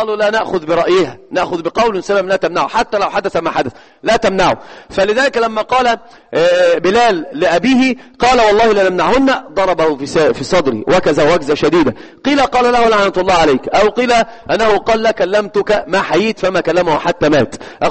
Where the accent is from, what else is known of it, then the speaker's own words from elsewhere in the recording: Egypt; والمثل عندنا في مصر يقول سل مجرب ولا تسأل إيش طبيب.